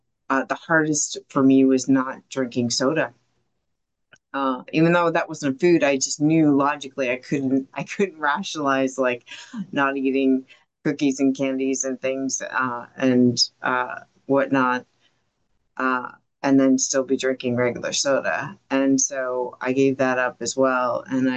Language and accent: English; Arizona, United States; I grew up in Arizona, we drove up to Phoenix, a nearby town